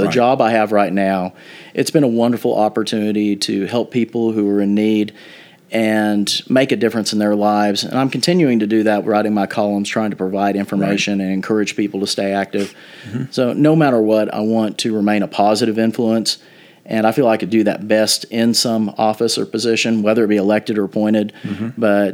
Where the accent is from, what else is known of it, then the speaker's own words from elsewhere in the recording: Elmore City, Oklahoma, United States; It used to be against the law to dance in my hometown. There was a city ordinance that prevented dancing.